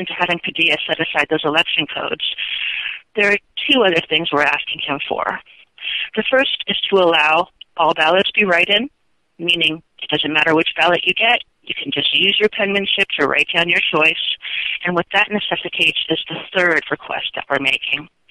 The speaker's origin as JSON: {"language": "English", "region": "California", "country": "United States", "said": "I'm from California, and pretty much everyone I knew was on what we believed to be the right track"}